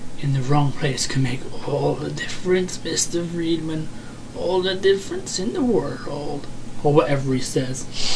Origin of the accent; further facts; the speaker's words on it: Jamaica; I am from Jamaica, yeah?